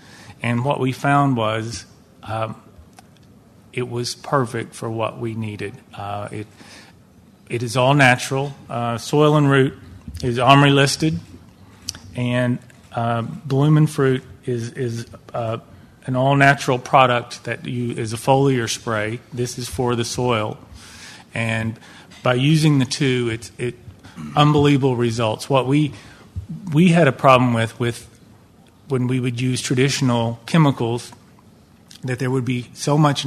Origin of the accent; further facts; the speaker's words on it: Kentucky, United States; also born or lived in New York City; I'm from Kentucky and graduated from University of Kentucky in 1988. And I moved to New York City to start a rooftop garden design business.